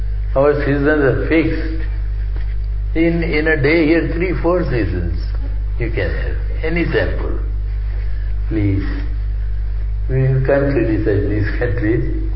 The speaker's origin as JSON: {"language": "English", "region": "London", "country": "United Kingdom", "said": "And we are very proud I am coming from London."}